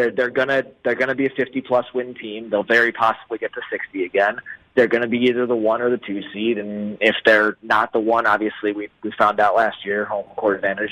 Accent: Glenview, Illinois, United States; I think in our suburbs, yeah.

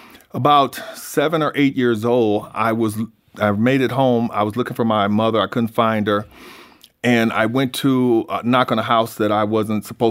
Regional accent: United States; I was raised in the Vineyard Housing Project, which was considered the worst place in the city, the worst place in the worst city.

